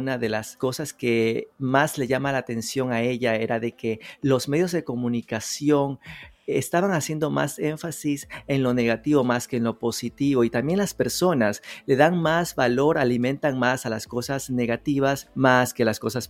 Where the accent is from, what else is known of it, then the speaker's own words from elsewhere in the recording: Guayaquil, Guayas, Ecuador; las personas de mi ciudad, de donde yo nací y vengo, viven una situación de estrés alto